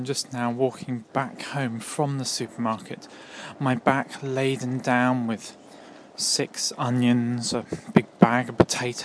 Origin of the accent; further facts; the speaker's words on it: United Kingdom; now in Japan; but I'm British, I need my potatoes, even though, you know, I'm here in Japan.